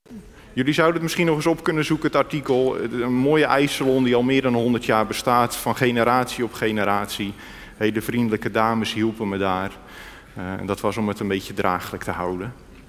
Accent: Wageningen, Gelderland, Netherlands; ik kom uit Wageningen. Daar woon ik samen met mijn vrouw Eveline en onze twee dochters.

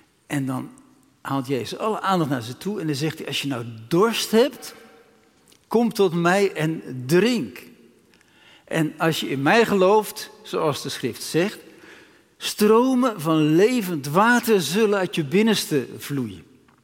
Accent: Rotterdam, South Holland, Netherlands; Ik ben geboren in Rotterdam

